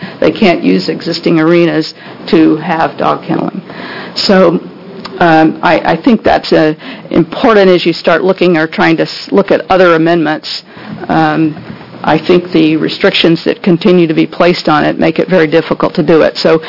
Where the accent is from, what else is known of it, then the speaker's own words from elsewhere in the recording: Silverton, Oregon, United States; I'm from Silverton, Oregon.